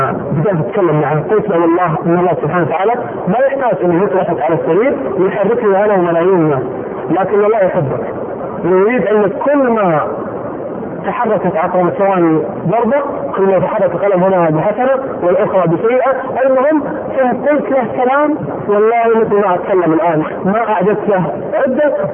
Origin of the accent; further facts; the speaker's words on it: Saudi Arabia; فهو والله من اطرف الاسر عندنا في السعودية